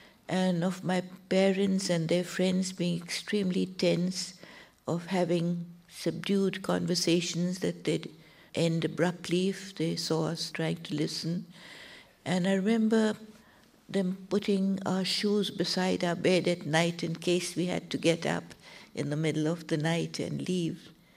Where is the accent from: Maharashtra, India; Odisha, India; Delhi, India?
Delhi, India; Well, actually, I grew up in Old Delhi. That's where our home was and where I went to school and college.